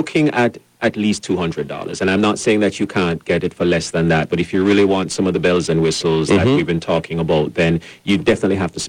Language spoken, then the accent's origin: English; Jamaica; I'm originally Jamaican